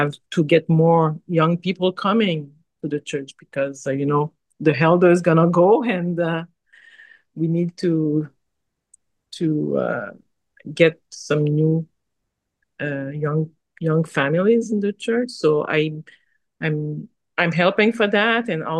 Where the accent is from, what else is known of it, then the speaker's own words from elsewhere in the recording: Quebec, Canada; first language French; English is a second language; Quebec, Canada. This is like the French part of Canada